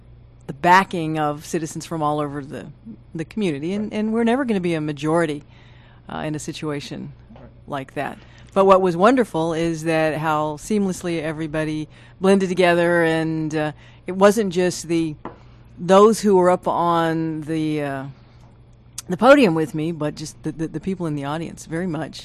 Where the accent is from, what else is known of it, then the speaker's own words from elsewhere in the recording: Houston, Texas, United States; I'd rather be mayor of Houston, which is my hometown, than any city.